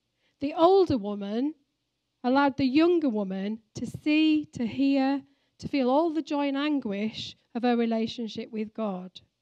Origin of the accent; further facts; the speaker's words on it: Sheffield, Yorkshire and the Humber, United Kingdom; which is in Sheffield, which, you know, that's where I come from. I'm from Sheffield. I'm from Yorkshire.